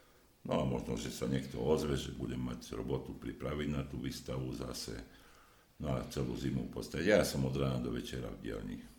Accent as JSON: {"language": "Slovak", "country": "Poland", "said": "U nás v Poľsku a u nás napríklad, hej, že podobné také kultúra stravovania."}